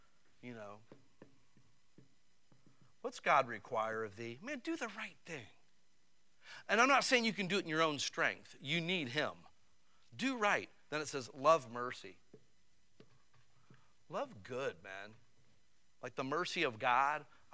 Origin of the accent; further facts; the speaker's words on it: Barberton, Ohio, United States; Because in Barberton, Ohio, I came from the Lincoln Homes in Barberton, Ohio. That's where I come from.